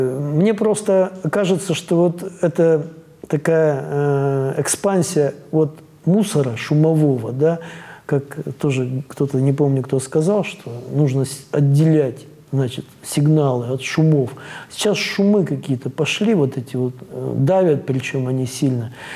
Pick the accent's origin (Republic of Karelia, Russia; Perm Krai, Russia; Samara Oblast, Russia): Perm Krai, Russia; Perm; я из Перми